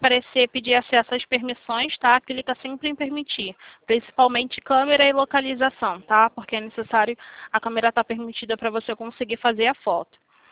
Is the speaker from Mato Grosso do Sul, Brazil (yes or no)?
no; Rio de Janeiro, Brazil; eu sou do centro do Rio de Janeiro.